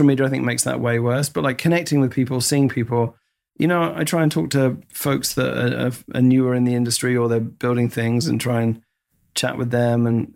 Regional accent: United Kingdom; now in San Francisco, United States; I'm from the UK. I'm now an American citizen. I'm a proud American citizen, and I'm proud because of the opportunities this country gave me.

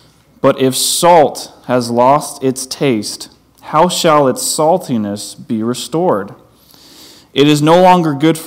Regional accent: Long Island, New York, United States; I grew up in Long Island

